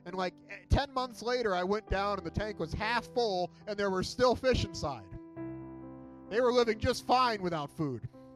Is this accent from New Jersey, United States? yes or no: yes; New Jersey, United States; I grew up in New Jersey, which has a bit of smog. And so when I moved to Michigan